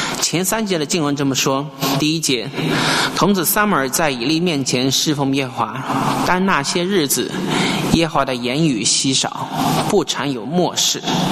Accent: China; OK 棒是我们大陆人说的创可贴

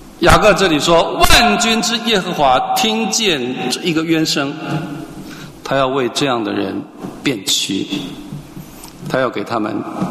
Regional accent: Hualien, Hualien County, Taiwan; 我来自台湾花莲，花莲就是有一个佛教的重地叫做慈济功德会，

